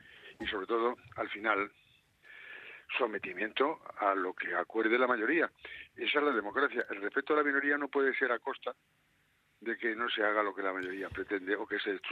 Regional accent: Spain; yo me siento español y me siento de todas las regiones. Naturalmente, de la que aquella que me vio nacer, pues sería un poquito más.

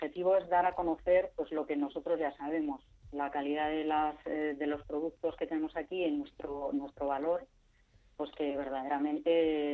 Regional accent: Perales de Tajuña, Community of Madrid, Spain; para mí es, además de la posibilidad, pues el orgullo de poder hacer cosas en mi pueblo con ingredientes de mi pueblo.

